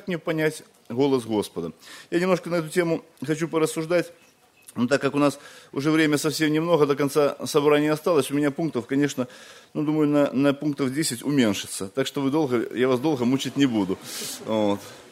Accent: Minsk, Belarus; я вообще из Белоруссии, из города Минск. Я там живу.

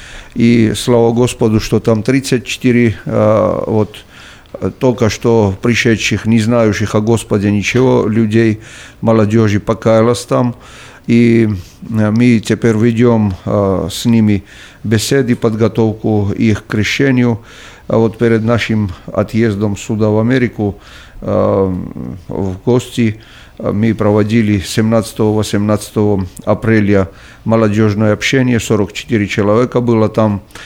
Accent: Kakheti, Georgia; Я родился в Грузии, в Восточной Грузии, Кахетии, и там же в 25 лет уверовал в Господа Иисуса Христа как своего личного спасителя.

